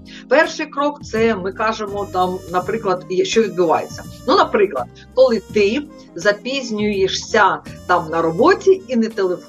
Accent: Odesa, Odesa Oblast, Ukraine; also born or lived in Australia; Народилася я в сонячному місті Одеса. Я одеситка, виросла там, закінчила університет, потім декілька років жила в Австралії.

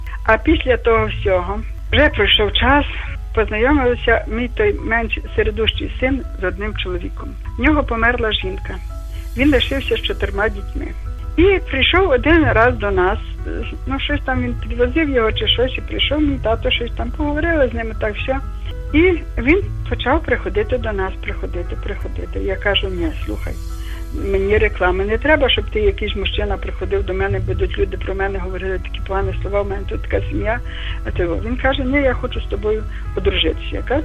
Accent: Lviv, Lviv Oblast, Ukraine; Ну, я зі Львова.

